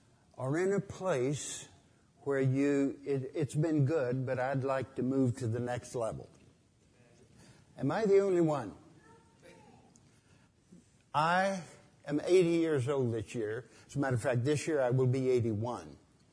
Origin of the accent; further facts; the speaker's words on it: New Mexico, United States; I grew up in New Mexico in the desert part, but we would go into the mountains of New Mexico for vacation